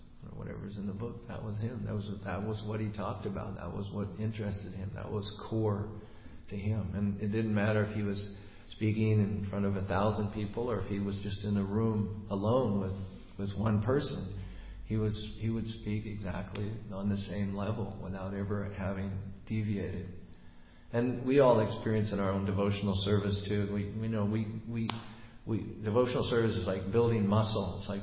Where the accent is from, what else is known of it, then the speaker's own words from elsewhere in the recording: United States; I mean, I come from America, and I'm just absolutely floored by the price of real estate here.